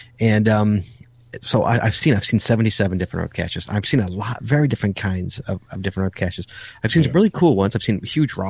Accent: Illinois, United States; But I come from Illinois where it's all fens. It's all fens. And that's it. That's all we have here in Illinois.

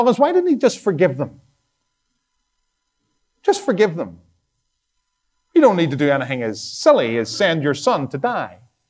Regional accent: Ireland; And I am nice. I'm Irish. It's nice. It's in the genes.

